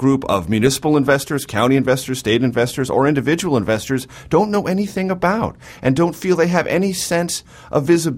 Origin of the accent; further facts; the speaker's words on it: California, United States; I grew up in California.